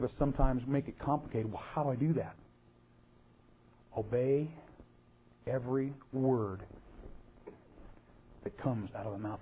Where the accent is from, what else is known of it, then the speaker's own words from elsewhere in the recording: Canada; For those of you who don't know, I was born in Canada. Lived here all of my life.